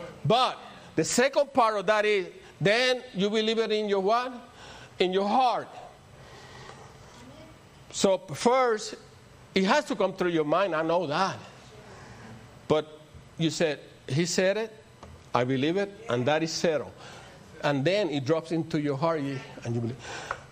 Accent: Puerto Rico; I come from Puerto Rico, and my mindset was very different in the natural.

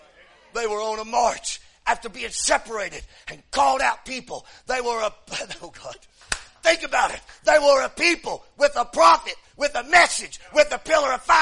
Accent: Tennessee, United States; I know I'm butchering these names, but hey, I'm from Tennessee, you know.

